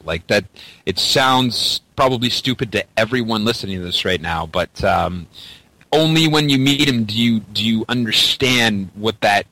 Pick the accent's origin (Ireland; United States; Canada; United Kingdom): Canada; Mississauga, Ontario; I hear you're a fellow Canuck, and he's like, yeah, and I say, cool, me too, man. I'm from Mississauga